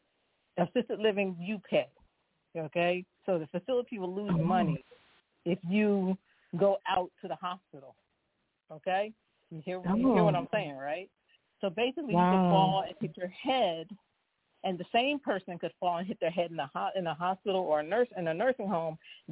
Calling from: Philadelphia, Pennsylvania, United States; calling from Philadelphia.

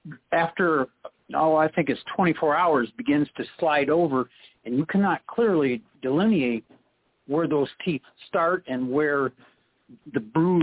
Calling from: Michigan, United States; Oh, it's beautiful night up here in the UP.

